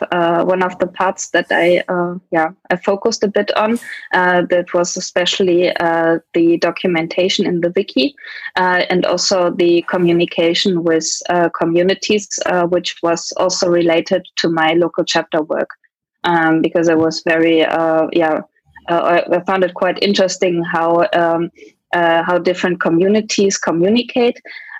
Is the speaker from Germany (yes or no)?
yes; Cologne, North Rhine-Westphalia, Germany; English is a second language; I'm from Germany, Cologne.